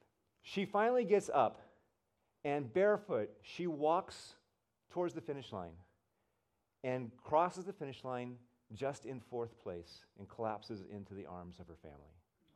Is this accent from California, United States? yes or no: yes; California, United States; I grew up in Humboldt County. I think I shared that with you last year. And a small little town, I milked cows when I was in high school